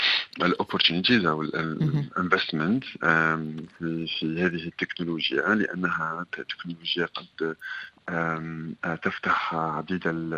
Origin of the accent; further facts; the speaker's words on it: Tunisia; انا من تونس وانا افريقي